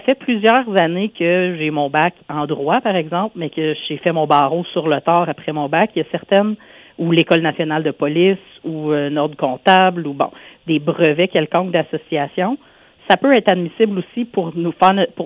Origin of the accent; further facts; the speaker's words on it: Quebec, Canada; parce qu'on est originaire de la vallée de la Gatineau, on n'est pas un nouveau entre guillemets.